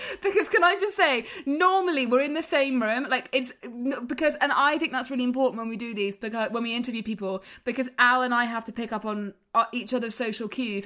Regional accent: England, United Kingdom; Thanks, I'm from England.

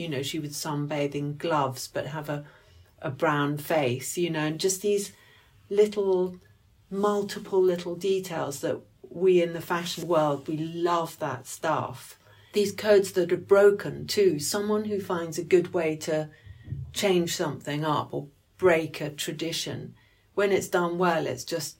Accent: England, United Kingdom; especially as us English, we just expect everyone to speak English.

